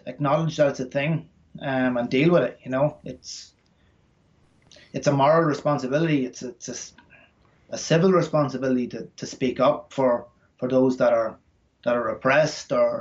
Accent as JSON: {"language": "English", "country": "Ireland", "said": "You know, I'm an Irish guy over here."}